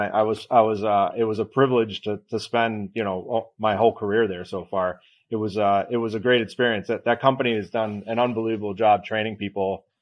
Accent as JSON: {"language": "English", "region": "Connecticut", "country": "United States", "moved": "as an adult", "lives_now": "Nashville, United States", "said": "I'm from Connecticut originally, so you know, kind of defected from the cold, you know, almost 20 years ago, like you."}